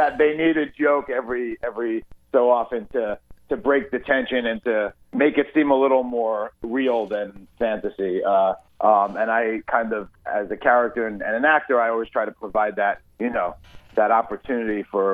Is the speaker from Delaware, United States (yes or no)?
no; New York City, New York, United States; and I'm from New York originally, so I was kind of like, you know, the specialist, the New York specialist.